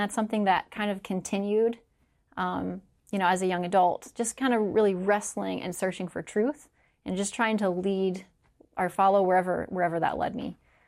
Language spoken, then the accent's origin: English; Florida, United States; In Florida.